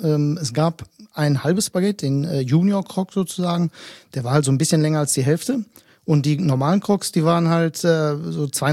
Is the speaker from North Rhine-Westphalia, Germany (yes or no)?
yes; Bielefeld, North Rhine-Westphalia, Germany; born there; Ich bin gebürtiger Bielefelder, stamme allerdings, beziehungsweise meine Eltern stammen aus Griechenland und bin Gastronom. Das Alter habe ich jetzt bewusst überquatscht. Nein, ich bin 43